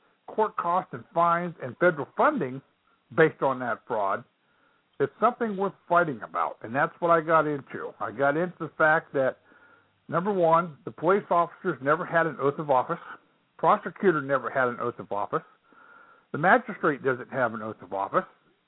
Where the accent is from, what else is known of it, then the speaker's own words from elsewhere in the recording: Ohio, United States; moved away as an adult; also born or lived in Florida; Well, I was born and raised in Ohio. I went into the military, got out, and we left Ohio, went down to Florida, moved down to Florida. We were down there from 1980 till 2005.